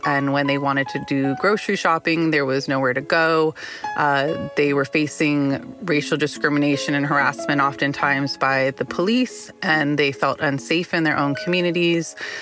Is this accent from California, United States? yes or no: yes; Los Angeles, California, United States; My husband's born and raised in South LA. I grew up in the community, a child of community organizers, and we were raising our own children here in this neighborhood.